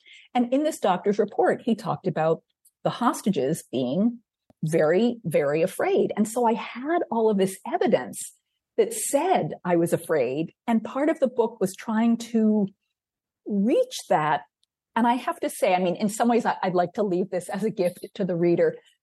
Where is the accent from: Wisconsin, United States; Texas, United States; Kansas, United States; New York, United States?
New York, United States; learning of 9/11 and experiencing 9/11 as a New Yorker did bring back some memories.